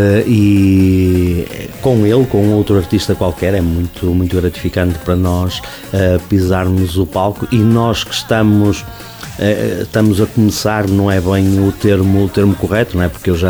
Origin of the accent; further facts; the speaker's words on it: Guimarães, Braga, Portugal; eu sou natural de Guimarães